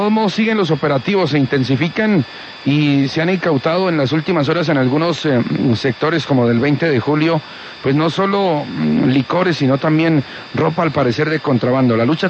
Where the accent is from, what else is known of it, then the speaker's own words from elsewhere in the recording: Popayán, Cauca, Colombia; y yo no sé si se lo dije, pero soy payanés